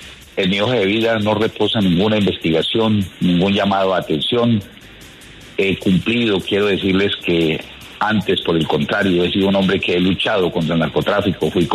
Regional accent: Llanos, Colombia; Yo soy llanero, soy de una familia, digámosle, con arraigo campesino.

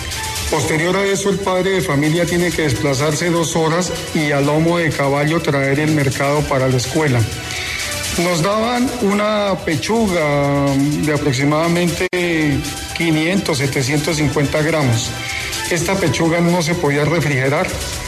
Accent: Colombia; como colombianos estamos presentes en las montañas de Colombia.

